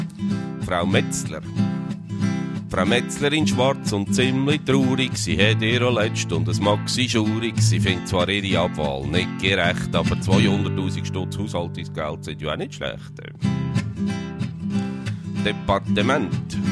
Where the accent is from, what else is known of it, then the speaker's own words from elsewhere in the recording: Aargau, Switzerland; Übrigens, ich bin ein Aargauer und bin stolz darauf. Ich bin ein Aargauer